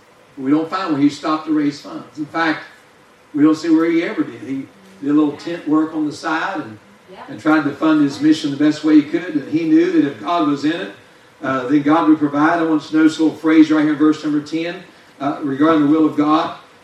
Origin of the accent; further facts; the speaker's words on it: West Virginia, United States; I was raised in West Virginia, listening to a lot of country preachers